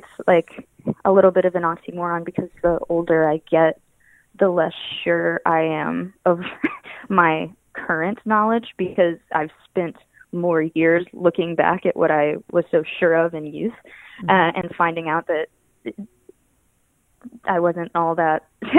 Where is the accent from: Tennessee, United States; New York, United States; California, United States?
Tennessee, United States; Memphis; because I grew up in Memphis wanting to just make songs that fulfilled me